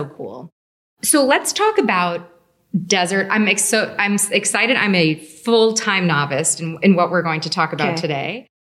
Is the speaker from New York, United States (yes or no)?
yes; New York, United States; you know, as a New Yorker, it's interesting.